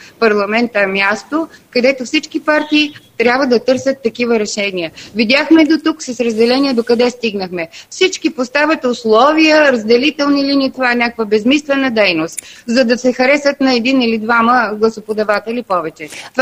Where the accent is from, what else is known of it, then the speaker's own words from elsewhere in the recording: Burgas, Burgas Province, Bulgaria; Не, аз съм от Бургас.